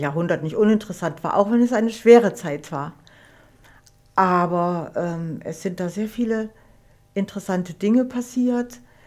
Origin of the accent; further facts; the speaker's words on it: Eisenach, Thuringia, Germany; ich bin ja in Eisenach zur Schule gegangen.